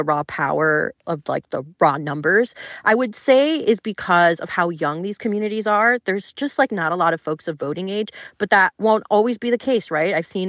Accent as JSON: {"language": "English", "region": "Florida", "country": "United States", "tie": "born or raised there", "said": "I grew up in Florida where, you know, a lot of Latino voters don't even see themselves as communities of color."}